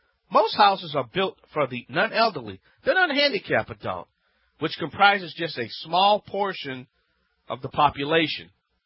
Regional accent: Louisiana, United States; from the Bayou Land.

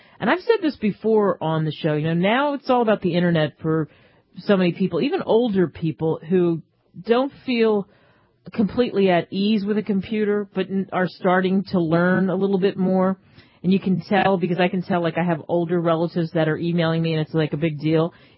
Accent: Northeast, United States; it's because I grew up in the Northeast and I spent time commuting.

